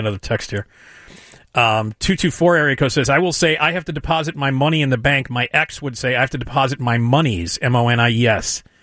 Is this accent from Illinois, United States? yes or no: yes; Chicago, Illinois, United States; born there; My folks are from Rhode Island. I was born in Chicago in 1944.